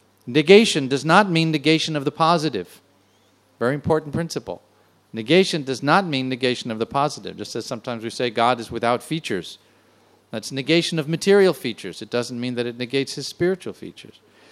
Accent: New York, United States

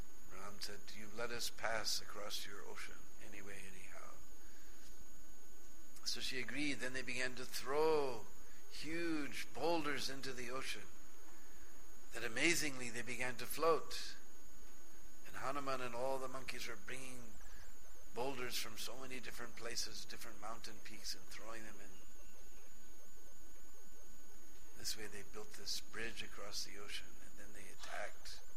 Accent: United States; I was embarrassed to tell anybody I'm American.

